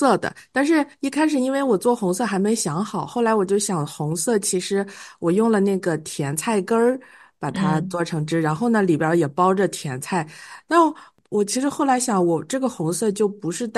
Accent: Shandong, China; 你知道我是山东人吧？我们那儿特别喜欢吃饺子，然后呢，最近这几年。我们那边开始流行，包括青岛，我想，因为我们家离着青岛不远，

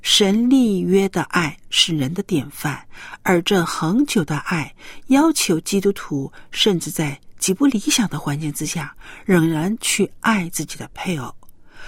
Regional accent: China; 我们中国人也说一夜夫妻百夜恩，就是这个意思。

